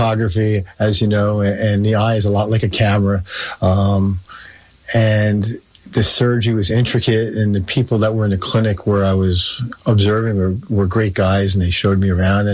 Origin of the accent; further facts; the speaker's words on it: West Orange, New Jersey, United States; I grew up in West Orange. We raised our kids in Livingston.